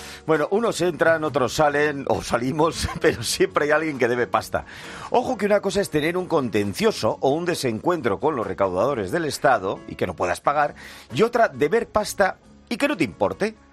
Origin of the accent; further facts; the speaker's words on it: Bilbao, Basque Country, Spain; allí en mi tierra, en Bilbao, va por rondas